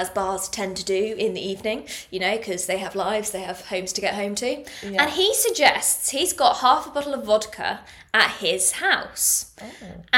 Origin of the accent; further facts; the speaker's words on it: England, United Kingdom; I'm very English.